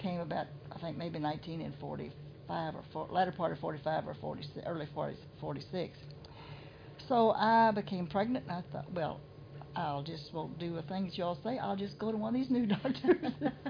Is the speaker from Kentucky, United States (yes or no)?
yes; Louisville, Kentucky, United States; But when we came from Louisville and would visit my uncles that lived there in the summertime, you could not, we just couldn't stand that water.